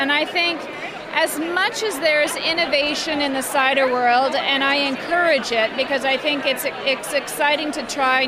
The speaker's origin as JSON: {"language": "English", "region": "British Columbia", "country": "Canada", "said": "And while we're from Vancouver Island. We've got a 10-acre farm there."}